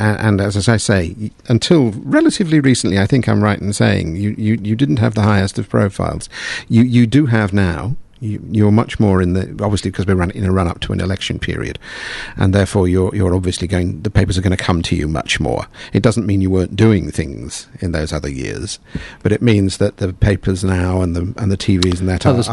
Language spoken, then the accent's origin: English; England, United Kingdom; moved away; I'm from England, although I've been out here for about 16 years now.